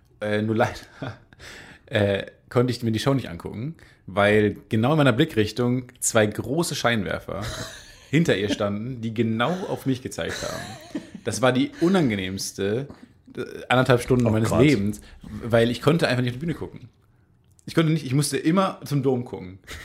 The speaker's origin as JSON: {"language": "German", "town": "Kamen", "region": "North Rhine-Westphalia", "country": "Germany", "said": "weil ich komme ja aus Kamen, direkt an den zwei Autobahnen, an der A1 und der A2."}